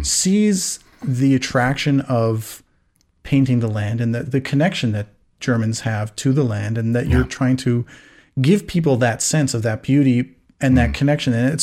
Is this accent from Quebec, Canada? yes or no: no; Alberta, Canada; growing up in the West, in Alberta, you know, my dad would come every year from Germany and we would go to the Rockies and camp.